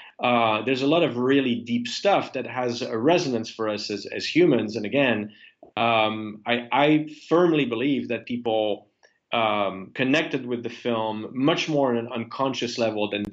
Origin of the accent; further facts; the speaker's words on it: Geneva, Switzerland; I lived in Geneva. I was raised in Geneva